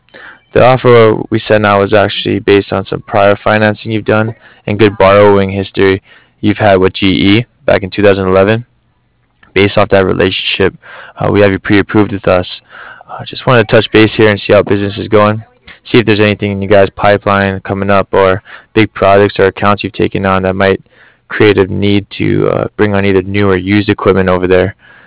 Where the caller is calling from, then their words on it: Cardiff, Wales, United Kingdom; I'm calling here from Cardiff.